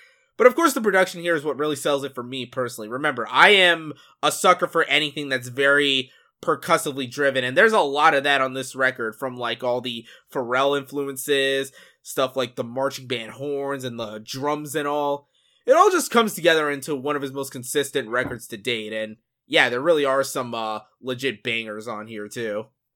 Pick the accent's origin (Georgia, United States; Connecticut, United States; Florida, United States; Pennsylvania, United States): Florida, United States; Miami; which reminds me that one day my hometown of Miami is probably going to be underwater.